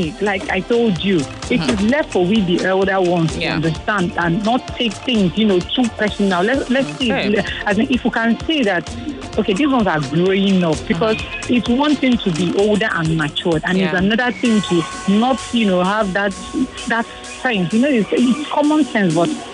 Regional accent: Nigeria; English is a second language; And as Nigerian parents, we are so much good at that, especially our mothers.

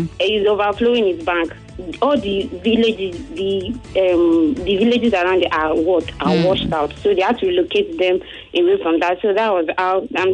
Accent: Busa, Niger State, Nigeria; I grew up in Busa

